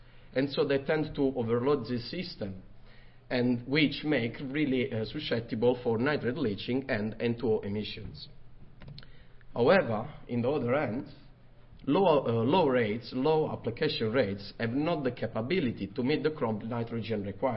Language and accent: English; Italy; English is a second language; now in Brisbane, Australia; I came from Italy, but I study at Queensland University of Technology in Australia, Brisbane.